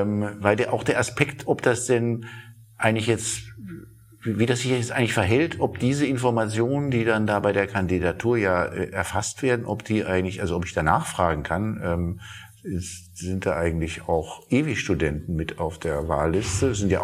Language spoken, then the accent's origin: German; Berlin, Germany; da denkt man ja als Berliner, gut, so sind die Bayern eben.